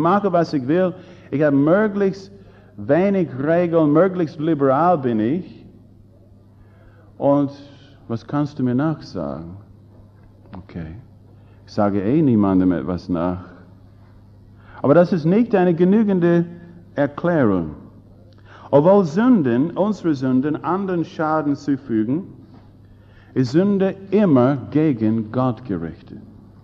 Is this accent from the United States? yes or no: yes; Southern United States, United States; Wir Amis benutzen das Wort, zumindest wir aus den Südstaaten, wo ich herkomme